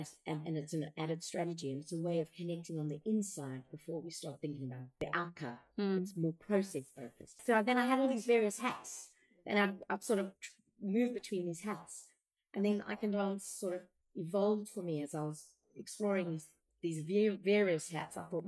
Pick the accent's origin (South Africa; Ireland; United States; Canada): South Africa; me growing up in South Africa.